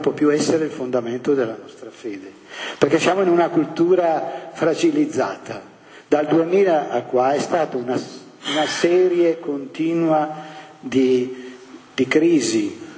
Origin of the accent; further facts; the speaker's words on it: Brescia, Lombardy, Italy; io che sono bresciano